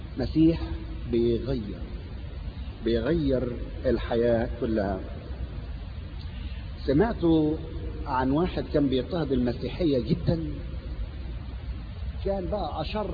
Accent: Egypt; والعاده دي موجوده لحد النهارده في السودان وعندنا في مصر وفي كل حته

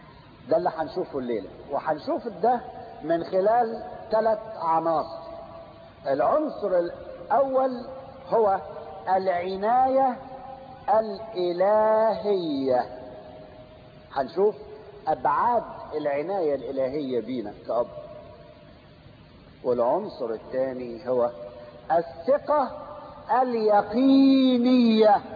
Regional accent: Egypt; في مثل يقولوه عندنا في مصر، مش عارف عارفينه ولا لأ، أو عندكم زي ولا لأ

